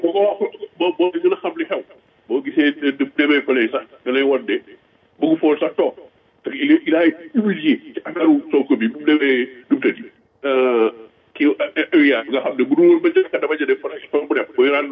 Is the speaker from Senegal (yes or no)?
yes; Senegal; parce que nous sommes Sénégalais